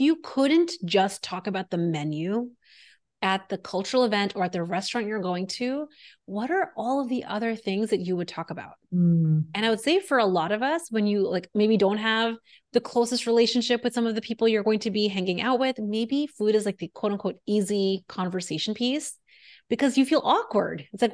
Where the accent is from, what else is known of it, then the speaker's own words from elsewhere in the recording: North India, India; I'm from North India. That's where I grew up, and I'm married to someone that's South Indian.